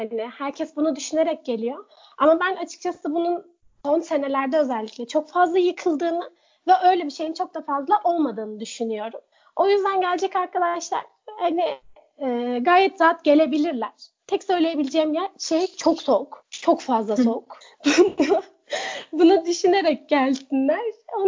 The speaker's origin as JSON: {"language": "Turkish", "region": "Konya", "country": "Turkey", "said": "Konya'da açıkçası ben Konyalıyım ama Konya'da okumaktan da gayet memnunum."}